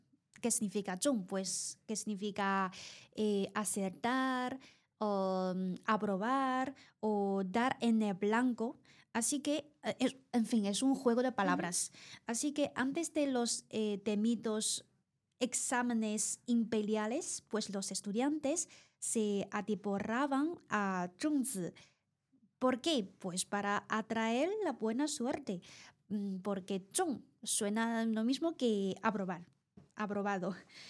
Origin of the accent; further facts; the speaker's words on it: South China, China; en el sur, yo soy de sur de China